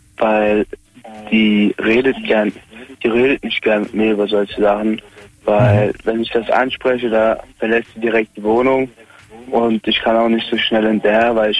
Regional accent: Bad Kreuznach, Rhineland-Palatinate, Germany; Ich bin aus Bad Kreuznach.

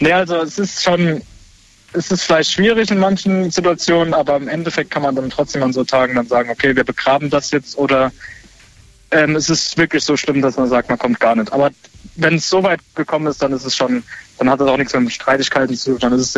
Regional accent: Rhineland-Palatinate, Germany; Aus Rheinland-Pfalz, Saarland.

